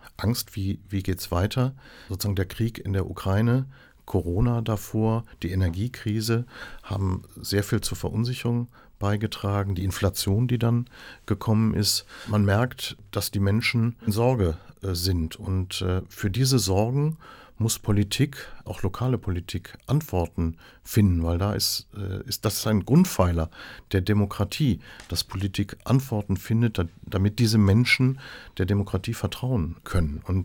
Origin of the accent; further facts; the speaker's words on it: Remscheid, North Rhine-Westphalia, Germany; Also ich bin aufgewachsen in Remscheid, komme aus einem klassischen Arbeitermilieu, aber mit Aufstieg.